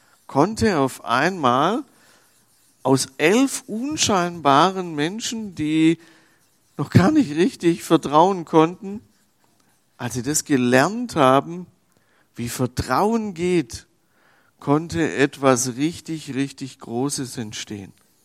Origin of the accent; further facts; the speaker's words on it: Swabia, Germany; Ich als Schwabe würde sagen, oh, den kann man nur gebrauchen.